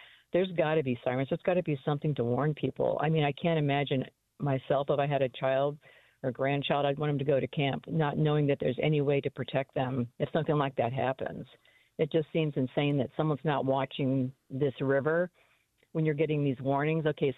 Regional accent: Wisconsin, United States; because I grew up in Wisconsin. We had sirens for tornadoes.

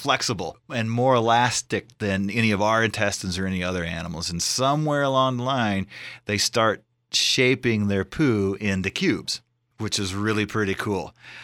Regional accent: Idaho, United States; Again, I'm from Zoo, Idaho, so poo is my business, Leif.

